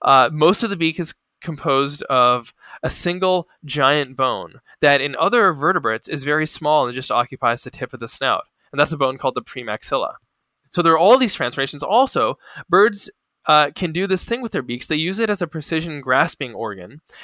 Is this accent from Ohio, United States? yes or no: yes; Ohio, United States; also born or lived in Kansas; And so I grew up in Ohio and in Kansas, and it was kind of a Steven Spielberg childhood.